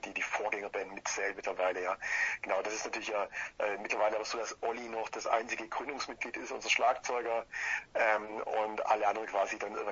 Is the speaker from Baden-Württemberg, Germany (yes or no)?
yes; Ulm, Baden-Württemberg, Germany; also wir kommen aus dem Ulmer Raum, Ulm-Augsburg mittlerweile. Zwei von uns wohnen mittlerweile in Augsburg und zwei wohnen im Ulmer Raum.